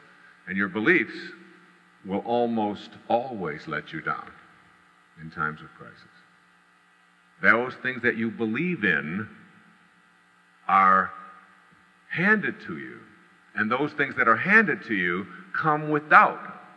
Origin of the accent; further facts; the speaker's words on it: Detroit, Michigan, United States; doing all the things that were just second nature to me when I was growing up in Detroit, down in the Detroit River.